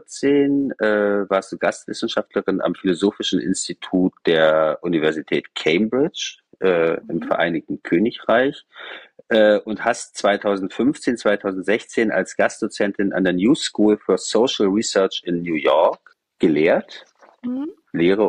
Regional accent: East Germany, Germany; was ich mal für Freiheit gehalten habe, so Reisefreiheit als Ossi oder Freiheit in so einem liberalen, wirtschaftsliberalen, aufklärerischen Sinne

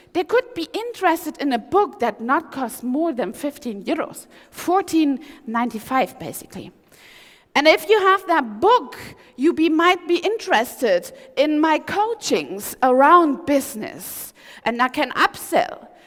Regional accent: East Germany, Germany; English is a second language; Back in the days, I grew up in East Germany, there was all searching for or demanding on the Stasi is not a friendly thing

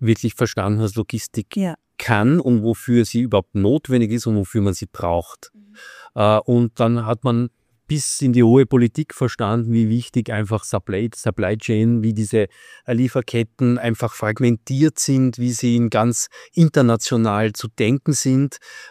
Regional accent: Austria; natürlich als Österreicher

